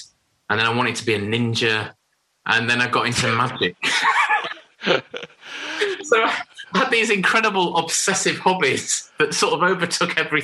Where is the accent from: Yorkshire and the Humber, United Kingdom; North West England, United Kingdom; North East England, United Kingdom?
Yorkshire and the Humber, United Kingdom; Harrogate; So originally I grew up in Harrogate in Yorkshire.